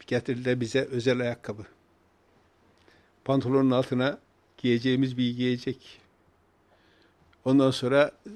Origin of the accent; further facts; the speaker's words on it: Erzurum, Turkey; Vallahi ben Erzurumluyum diye biraz da hava atıyorum